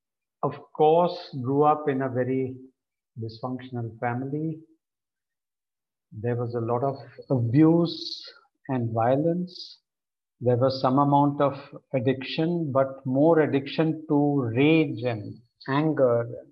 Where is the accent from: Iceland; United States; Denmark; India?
India; New Delhi, Delhi; and I'm from New Delhi, India.